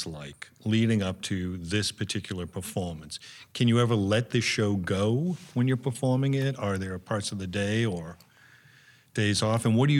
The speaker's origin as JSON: {"language": "English", "country": "Ireland", "said": "you know, as a human being or even more as an Irish Catholic, in fact, you know, even when you expect the best, you expect the worst."}